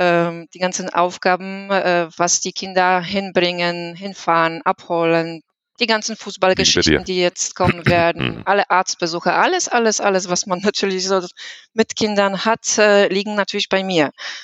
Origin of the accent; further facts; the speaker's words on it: Poland; German is a second language; moved away as an adult; now in Wolfsburg, Germany; man hört das auch an meinem Akzent. Ich komme aus Polen. Das heißt, meine ganze Familie ist auch in Polen. Und mit meinen Mann sind wir nach Wolfsburg vor 11 Jahren umgezogen und sind auch neu in diesem Umfeld.